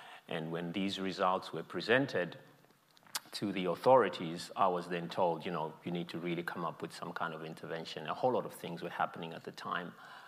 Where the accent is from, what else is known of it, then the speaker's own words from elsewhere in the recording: Zimbabwe; So I come from Zimbabwe, a country which is often characterized by several decades of psychological trauma